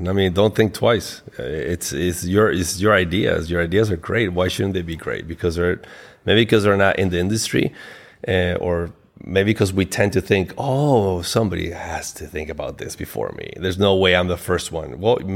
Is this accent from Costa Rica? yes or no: yes; Costa Rica; also born or lived in Uruguay / Guatemala / Florida; now in Spain; I was born in a small South American country called Uruguay. Mm-hmm. I grew up in Costa Rica. I lived in Guatemala as well. I studied in Florida. And then I ended up moving to Spain 20 plus years ago